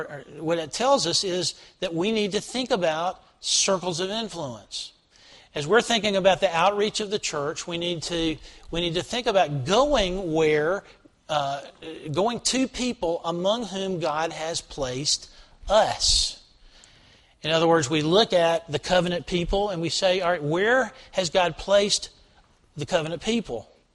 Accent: Jackson, Mississippi, United States; the ironic thing about that was that I grew up in Jackson, and many of us, my parents would drive up to Canton to buy clothes

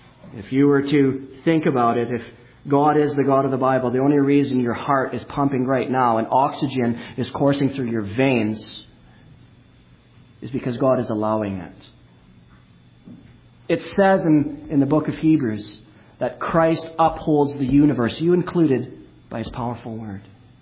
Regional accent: Manitoba, Canada; when I was a kid, growing up in Manitoba, we'd go to Grand Beach.

